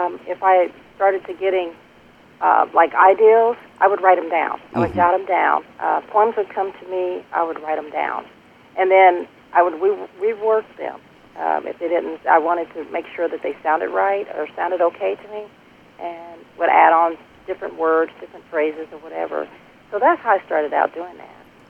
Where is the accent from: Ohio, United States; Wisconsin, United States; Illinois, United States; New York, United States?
Ohio, United States; Cincinnati; in my hometown, Cincinnati, Ohio